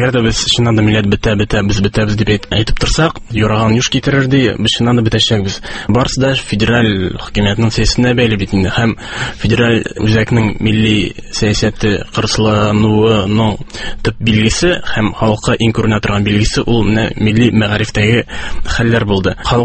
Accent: Naberezhnye Chelny, Tatarstan, Russia; Мин шәһәр баласы, мин Шаулда туып үстем, мин рус мәктәбендә укыдым.

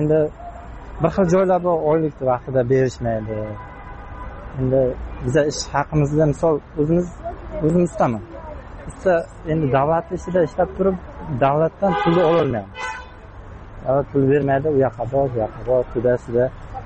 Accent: Qashqadaryo Region, Uzbekistan; Biz o'zim Qashqadaryodanman.

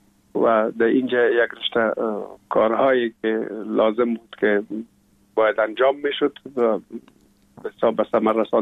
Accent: Kabul, Afghanistan; born or raised there; also born or lived in Pul-e Khumri

